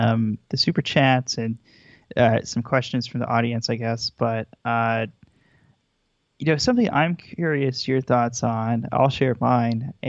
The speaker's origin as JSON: {"language": "English", "region": "Arkansas", "country": "United States", "tie": "born or raised there", "said": "I grew up in Arkansas. A lot of our representatives are kind of like that."}